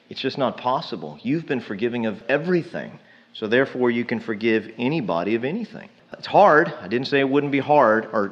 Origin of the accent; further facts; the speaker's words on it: Texas, United States; I figure we're from Texas. We can say partner.